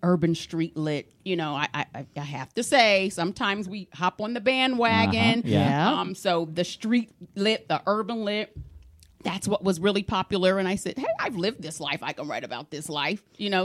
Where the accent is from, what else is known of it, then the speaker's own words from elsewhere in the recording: Columbus, Ohio, United States; I am from Columbus, Ohio originally, yes.